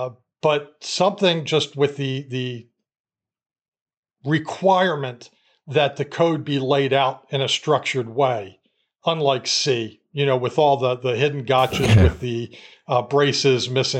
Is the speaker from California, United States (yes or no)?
no; Baltimore, Maryland, United States; Well, especially since born and raised in Baltimore, it's not like, you know, Washington was all that unfamiliar to me.